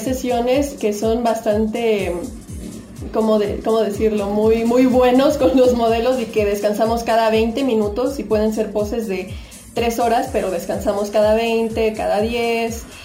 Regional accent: Naucalpan, State of Mexico, Mexico; De Naucalpan.

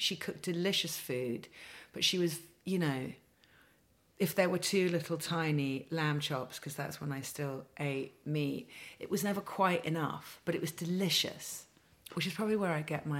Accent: South East England, United Kingdom; So in with Mum in Hampshire, and then my dad was in Barbados or in London.

